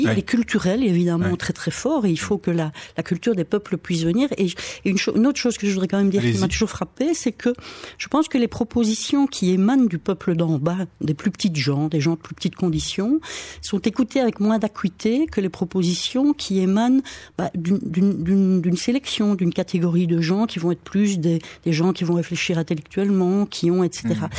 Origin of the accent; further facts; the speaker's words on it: Wallonia, Belgium; Évidemment, je suis wallonne et je suis une convaincue de la Wallonie